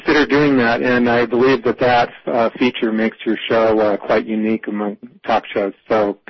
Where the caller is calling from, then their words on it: Farmington, New Mexico, United States; I'm calling from Farmington, New Mexico, and I was interested in your show.